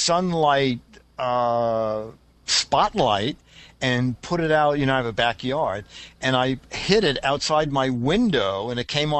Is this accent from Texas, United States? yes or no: no; New York City, New York, United States; Well, you know, growing up in Brooklyn